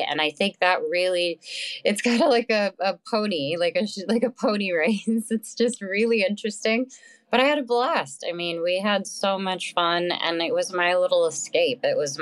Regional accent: Texas, United States; Yeah, it really was. My family and I definitely didn't have the means to go to California

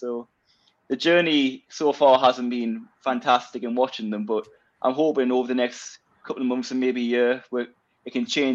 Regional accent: Newcastle upon Tyne, North East England, United Kingdom; I'm 23 years old, born and bred in Newcastle.

